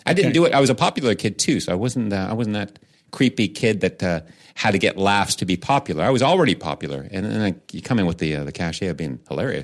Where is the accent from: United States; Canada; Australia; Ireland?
Canada; That's that was plan A, EH, because I'm Canadian.